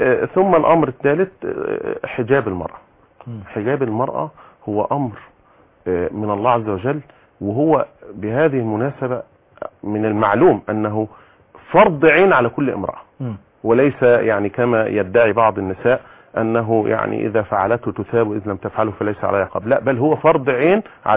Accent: Zeitoun, Cairo Governorate, Egypt; also born or lived in Heliopolis; انا بالمناسبة من مواليد مصر الجديدة وعشت وتربيت في الزيتون بجوار كنيسة تسمى العذراء مريم اللي هي القديمة.

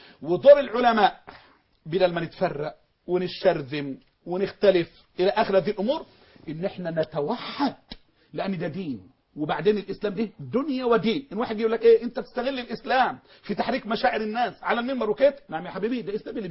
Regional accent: Mansoura, Dakahlia, Egypt

